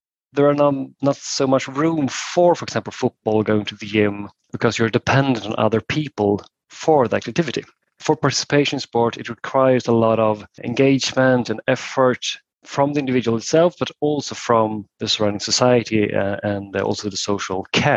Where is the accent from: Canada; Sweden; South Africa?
Sweden; I come from Sweden